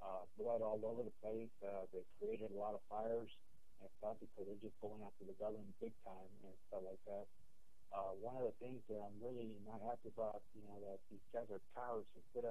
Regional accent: Guerrero, Mexico; They're activists from my home state of Guerrero.

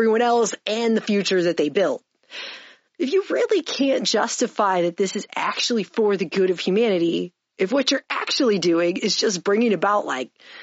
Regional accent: United States; I'm American, so I'm never, ever, ever, ever going to ever agree ever.

